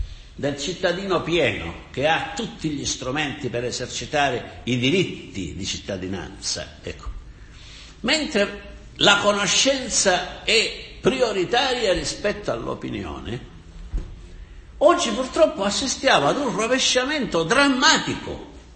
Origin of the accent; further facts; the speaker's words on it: Sicily, Italy; Io, come anche avrete sentito dal mio accento, io sono siciliano e conosco sono abbastanza anziano per conoscere la situazione dei contadini siciliani